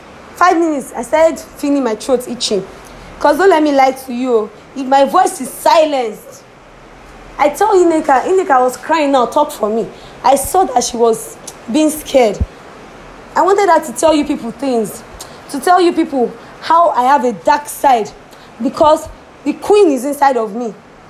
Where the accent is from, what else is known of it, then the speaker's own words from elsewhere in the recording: Ogoja, Cross River, Nigeria; I'm from Cross River State. So I'm from Ogoja. My father is from Ogoja. I'm a Cross River girl.